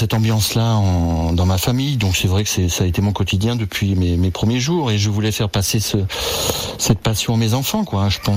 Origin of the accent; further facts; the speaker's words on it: Nouvelle-Aquitaine, France; moved away as an adult; Moi, je suis du Poitou, donc c'est un peu loin d'ici, hein, c'est l'ouest de la France. Et maintenant, j'habite en Vaucluse depuis bien longtemps.